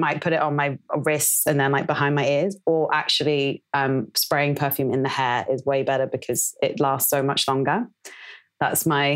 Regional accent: France; also born or lived in Sydney, Australia; I've kind of lived in lots of different places. I grew up in France. I spent some years in Sydney in my early 20s.

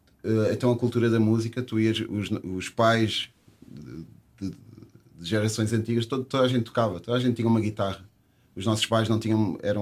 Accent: Portugal

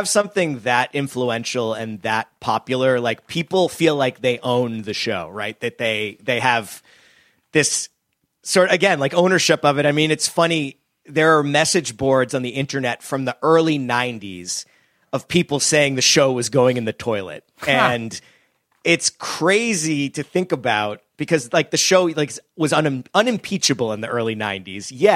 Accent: New England, United States; Yeah, I mean, I'm from New England

